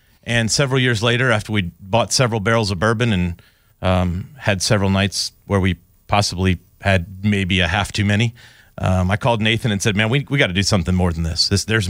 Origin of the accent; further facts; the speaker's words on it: Houston, Texas, United States; Born and raised in Houston. Went to the same high school as my mother, so you could say I'm pretty deeply rooted here.